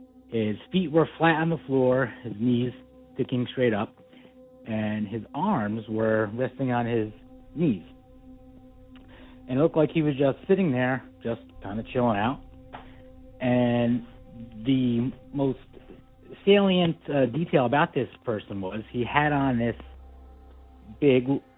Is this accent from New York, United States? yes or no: no; New Jersey, United States; I'm from New Jersey.